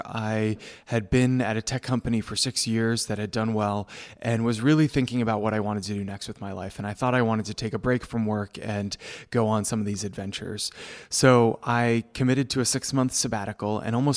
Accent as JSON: {"language": "English", "town": "Denver", "region": "Colorado", "country": "United States", "tie": "born or raised there", "said": "I grew up in Denver, Colorado, and fell in love with the mountains, climbed a lot of 14ers as a Boy Scout growing up."}